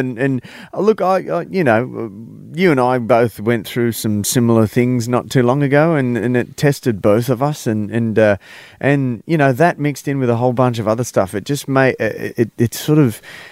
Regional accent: Adelaide, South Australia, Australia; You know, I'm from Adelaide, right?

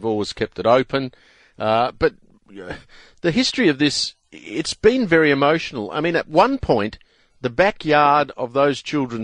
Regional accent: South Australia, Australia; I grew up in South Australia, born in 1955

